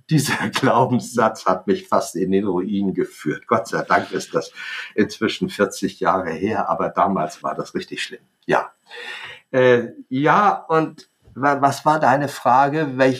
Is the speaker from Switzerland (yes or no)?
no; Hamburg, Germany; Oh, ich bin ja im Krieg noch geboren. 1944 fielen die Bomben jede Nacht auf Hamburg. Wir mussten jede Nacht da in den Luftschutzbunker, um zu überleben.